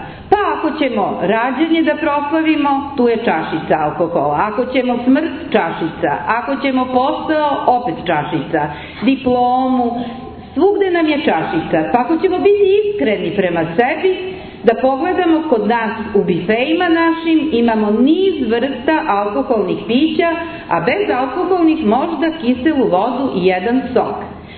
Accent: Belgrade, Serbia; moved away as an adult; now in Kotor, Montenegro; Kao mlad lekar, pre 30 godina došla sam iz Beograda u psihijatrijsku bolnicu Kotor, zato što su moji roditelji iz Kotora.

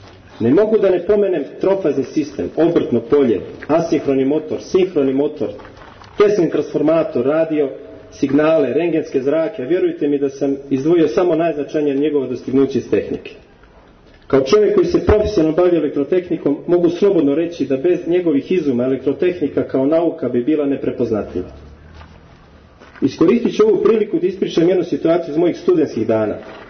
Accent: Bay of Kotor, Montenegro; also born or lived in Bor, Serbia; rođen u Boru u Srbiji, cijeli život živim u Boki Kotorskoj, porijeklom iz Like.

